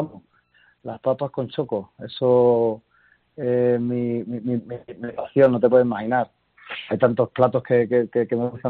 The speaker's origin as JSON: {"language": "Spanish", "town": "Ayamonte", "region": "Andalusia", "country": "Spain", "tie": "born or raised there", "said": "Y mi tierra es que la quiero y la adoro, no te puedo imaginar de qué manera. Y la gente, ¿no? O sea, a mí me gusta ir por Ayamonte y me gusta andar."}